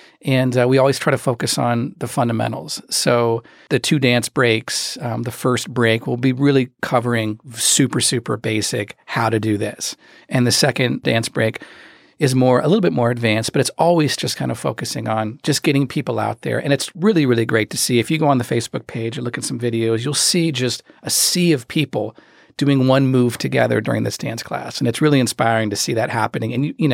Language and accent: English; Cincinnati, Ohio, United States; I really take a lot of pride in Cincinnati. I mean, I'm from Cincinnati